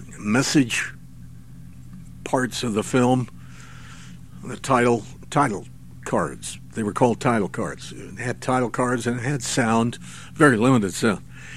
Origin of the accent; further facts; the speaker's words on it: New Mexico, United States; now in San Francisco Bay Area, United States; I come from New Mexico originally, I think you know that, but I worked in West Texas, Arizona, and then I've been in the San Francisco Bay Area over 40 years.